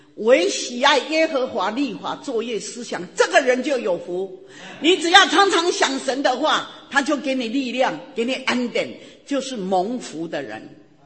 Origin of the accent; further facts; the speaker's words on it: Taiwan; moved away as an adult; now in United States; 我32岁从台湾移民到美国，我38岁才信了耶稣。